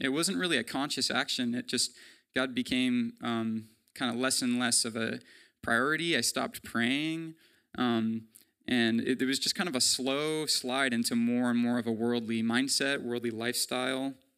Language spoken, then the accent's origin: English; Salem, United States; I grew up in Salem in a Christian home.